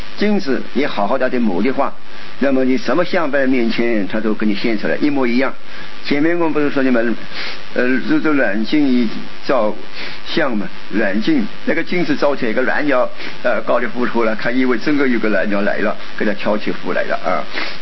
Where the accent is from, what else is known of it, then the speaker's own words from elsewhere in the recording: Sichuan, China; 我们四川人就是什么，是一个什么，是四川一个什么武山峡是吧？